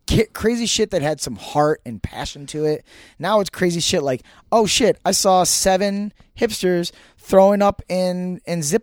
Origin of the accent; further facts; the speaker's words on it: Midwest, United States; now in New York City, United States; I am a transplant, so I'll take the heat too, because I am from the Midwest